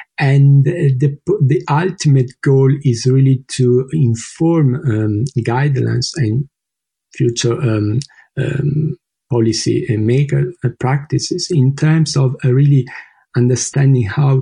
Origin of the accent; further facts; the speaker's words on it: Verona, Veneto, Italy; from the University of Padua, Italy, so quite close to my hometown, Verona.